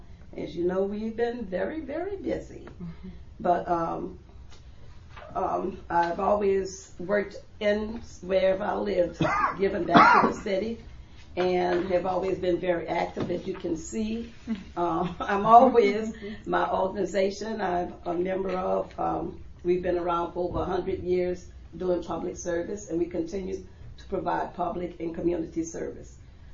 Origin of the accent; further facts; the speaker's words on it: New Orleans, Louisiana, United States; now in McKinney, United States; I'm originally from New Orleans.